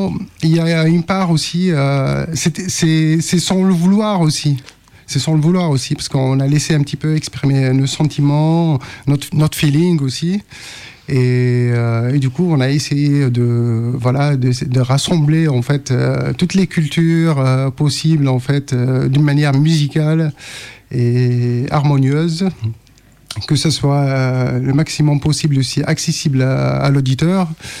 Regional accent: Algeria; now in France; Et on vient tous les deux de l'Algérie, en fait. Moi, ça fait 10 ans que je suis là en France.

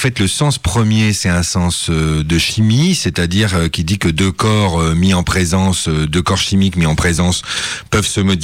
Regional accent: Centre-Val de Loire, France; moved away as an adult; Eh bien, en fait, je viens du Loir-et-Cher, dans la région centre, et puis après mon baccalauréat, je suis allé à Paris

